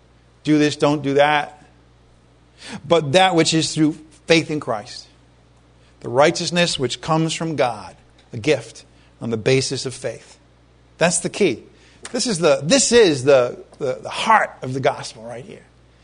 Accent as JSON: {"language": "English", "town": "Providence", "region": "Rhode Island", "country": "United States", "said": "I'm Irish. What can I do? All right. From Providence, no less. Providence, Rhode Island. Good place to be from."}